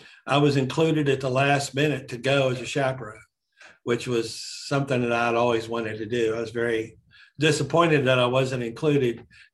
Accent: West Virginia, United States; He was from my hometown here in West Virginia, just a little town of about 2,000 people.

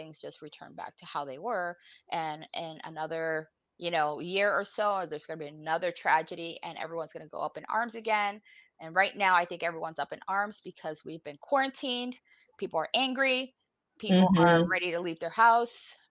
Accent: Puerto Rico; now in United States; I grew up in Puerto Rico. Everyone's Puerto Rican there. I did not encounter racism until I moved to the States

